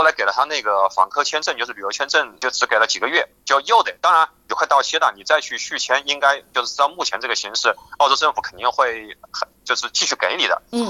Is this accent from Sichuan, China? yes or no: no; Wuhan, Hubei, China; now in Melbourne, Australia; 我是武汉的嘛，然后我们武汉也是这个就是这个源头嘛